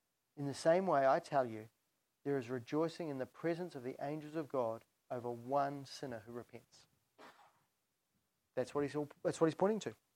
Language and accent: English; New Zealand; When I was in Australia, my Aussie friends always used to think I'd know a lot about sheep because I came from New Zealand.